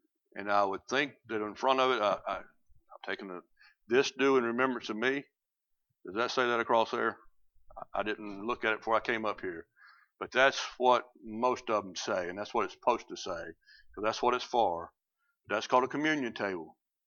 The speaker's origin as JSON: {"language": "English", "region": "South Carolina", "country": "United States", "tie": "born or raised there", "moved": "as an adult", "lives_now": "Maine, United States", "said": "But I told you how I ended up in Maine. But I'm from South Carolina for 48 years of my life. 48 years of my life. I grew up in South Carolina. I never thought I'd leave."}